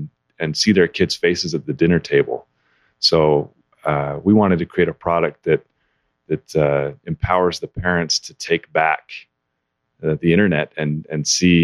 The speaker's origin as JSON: {"language": "English", "town": "Kaysville", "region": "Utah", "country": "United States", "lives_now": "Syracuse, United States", "said": "So I'm from Kaysville, Utah originally. I've ventured really far, currently live in Syracuse."}